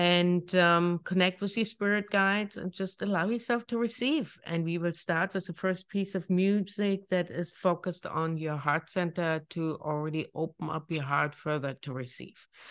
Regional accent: Germany; accent: German; English is a second language; So with that being said, in my lovely German accent, we are going to start right away.

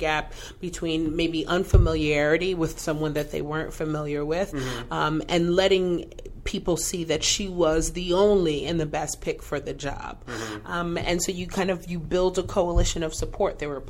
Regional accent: New York City, New York, United States; I'm from New York City.

